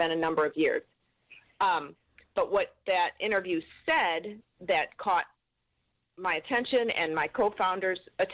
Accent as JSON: {"language": "English", "region": "Texas", "country": "United States", "said": "I'm from Texas, and I have a 17-year-old son with autism"}